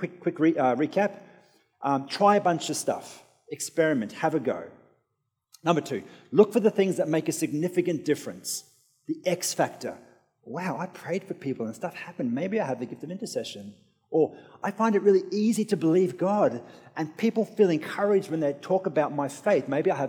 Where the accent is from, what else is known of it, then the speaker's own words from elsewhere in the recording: Australia; accent: Australian; I'm an Australian.